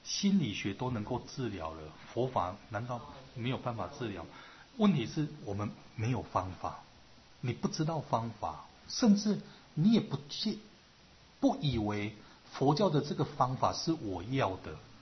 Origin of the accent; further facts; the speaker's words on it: Taiwan; 就好像我们台湾人嘛，中国人就是爱吃饭嘛